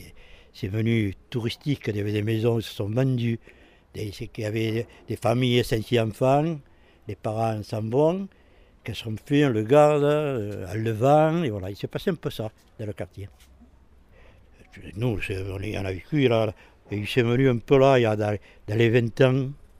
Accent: Pointe Courte, Occitanie, France; born there; Je suis né à la Pointe Courte. Exactement, je voulais dire, il y a un bar-restaurant et bien je suis né au-dessus. Le 8 avril en 1941. Moi je suis né ici

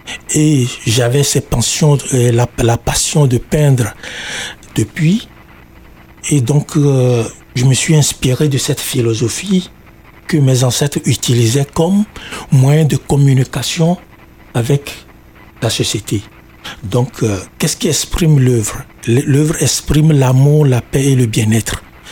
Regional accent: Zafi, Maritime, Togo; je viens de Zafi, à 50 km nord de Lomé, où je viens d'une famille de chefferie, comme on dit chez nous.

